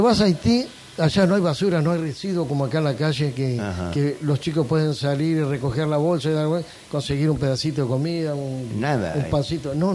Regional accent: Argentina

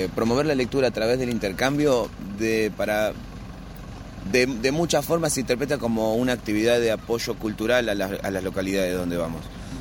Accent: Bariloche, Río Negro, Argentina; mira, nosotros somos de acá de Bariloche

